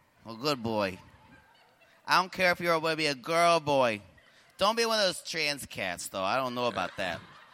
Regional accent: Grand Rapids, Michigan, United States; Because I'm from Michigan. I'm from Grand Rapids.

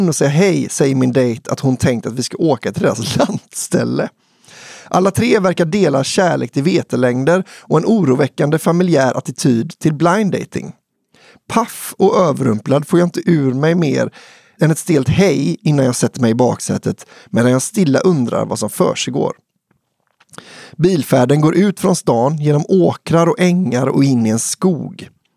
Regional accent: Alingsås, Västra Götaland County, Sweden; Våren 2003 var jag 18 och gick andra året på gymnasiet hemma i Alingsås.

